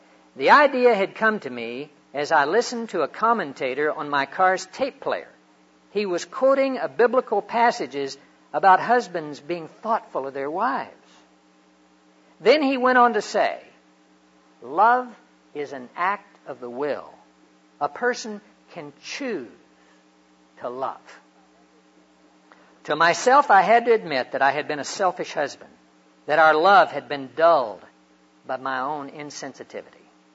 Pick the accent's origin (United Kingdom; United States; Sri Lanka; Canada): United States; Hollis, Oklahoma; See, I grew up out in Hollis, Oklahoma.